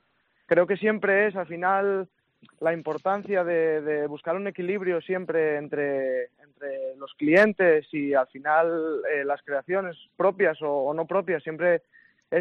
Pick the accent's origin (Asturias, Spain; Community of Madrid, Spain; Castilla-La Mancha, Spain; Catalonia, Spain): Asturias, Spain; Borracán; soy de Borracán, de un pueblo de Cangas de Narcea